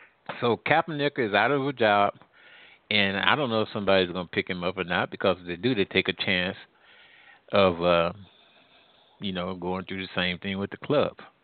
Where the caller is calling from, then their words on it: Midwest, United States; I'm calling from the Midwest.